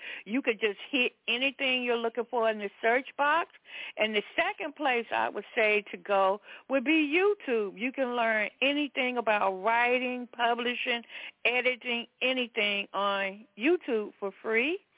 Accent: the South, United States; I was raised in the South in a Pentecostal church.

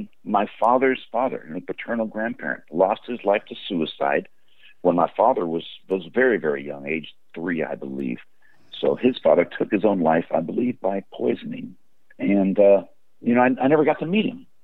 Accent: Novato, California, United States; also born or lived in San Francisco; Well, I was born in San Francisco, and the Golden Gate Bridge connects San Francisco to Marin County. So I was raised in Marin County, the northernmost town of that, about a half an hour or so from the bridge, a little town called Novato.

